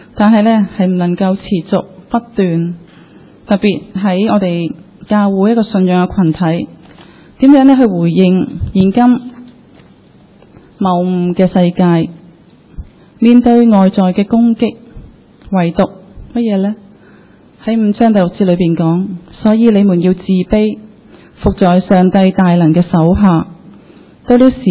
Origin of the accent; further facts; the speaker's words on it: China; 在我们中国人一句话呢，